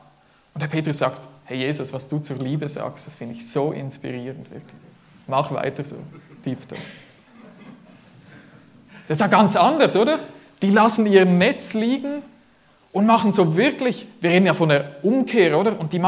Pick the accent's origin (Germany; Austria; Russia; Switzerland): Switzerland; born there; ich bin als Schweizer geboren, habe automatisch den Schweizer Pass